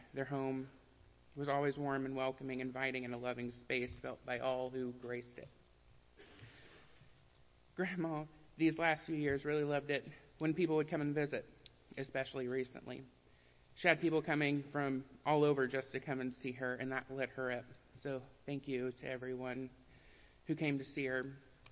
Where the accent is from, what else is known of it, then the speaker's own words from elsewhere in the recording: Kansas, United States; I grew up in Kansas, and most years growing up, we'd only come down to Oklahoma a few times a year